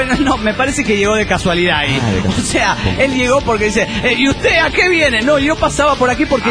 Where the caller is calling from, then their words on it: Coatzacoalcos, Veracruz, Mexico; de Coatzacoalcos, Veracruz, México.